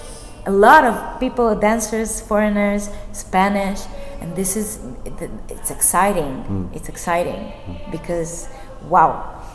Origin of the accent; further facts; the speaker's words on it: Israel; English is a second language; I'm from Israel and I bring my baggage.